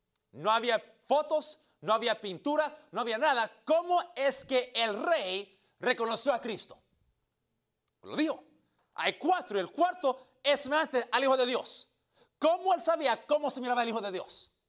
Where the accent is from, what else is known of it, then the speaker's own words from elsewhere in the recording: Cuba; Obviamente, esta segunda bestia no puede ser Cuba. Soy cubano, ¿ok?